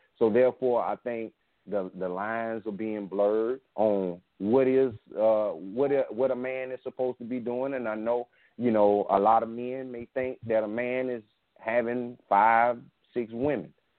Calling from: Columbia, South Carolina, United States; I'm calling from Columbia, brother.

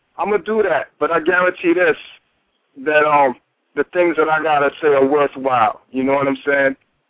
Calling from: New York, United States; Yo, I'm calling from Harlem. … I'm an artist out of New York.

